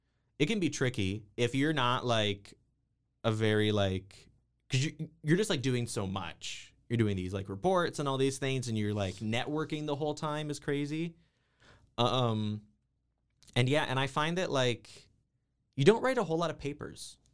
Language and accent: English; Sarnia, Ontario, Canada; I'm not like from Waterloo. I'm from Sarnia.